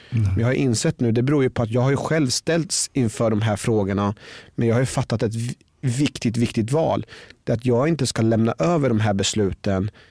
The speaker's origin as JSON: {"language": "Swedish", "town": "Norrköping", "region": "Östergötland", "country": "Sweden", "tie": "born or raised there", "said": "Jag växte upp i Norrköping, jag tränade på gym och hade många kompisar som jag umgicks med."}